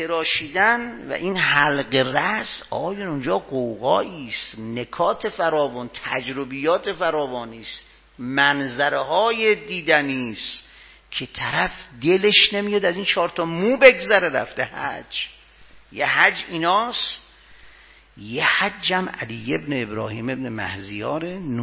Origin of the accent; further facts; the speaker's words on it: Ahvaz, Khuzestan, Iran; گفتم اهل اهوازم.